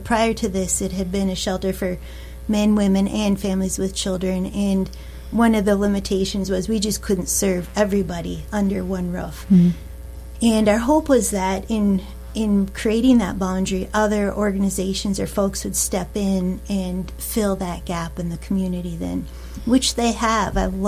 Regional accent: New London, Minnesota, United States; I grew up in New London, about four hours south of here.

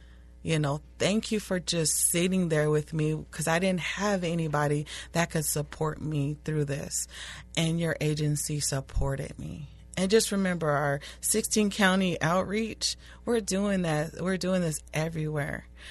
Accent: Arizona, United States; now in Minnesota, United States; So, like, I'm from Arizona, and it's a big extreme from Arizona

